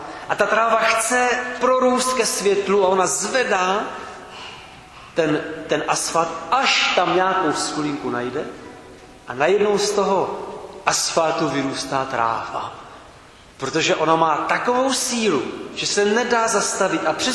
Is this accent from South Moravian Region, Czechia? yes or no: yes; Brno, South Moravian Region, Czechia; když jsem byl dítě, tak jsem obdivoval, v Brně byly takové lité chodníky na sídlišti